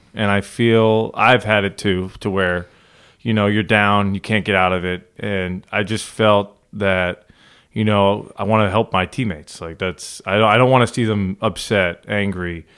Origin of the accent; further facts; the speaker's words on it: Northeast, United States; I grew up in the Northeast.